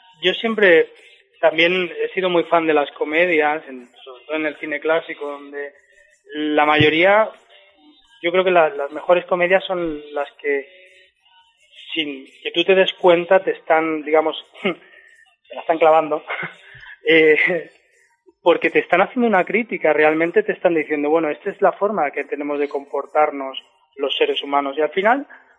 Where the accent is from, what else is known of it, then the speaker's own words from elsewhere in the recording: Catalonia, Spain; now in Madrid, Spain; Yo ahora resido en Madrid, soy de allí, bueno, yo soy un chico del Baix Llobregat